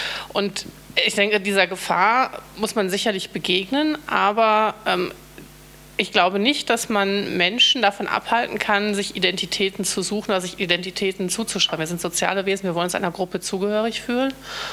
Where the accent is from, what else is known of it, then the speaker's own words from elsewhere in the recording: Germany; dass ich eben auch doch durch mein Geburtsland geprägt bin. Also würde ich mich auch als Deutsch definieren